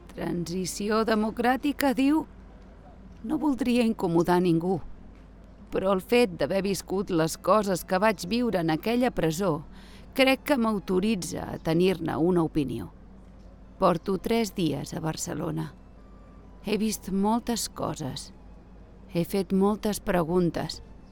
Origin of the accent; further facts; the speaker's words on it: England, United Kingdom; Només puc imaginar-me, com a anglesa, com a catòlica, què pensaria un ciutadà anglès normal si el nou monarca del seu país l'hagués designat i educat un dictador aliat de Hitler.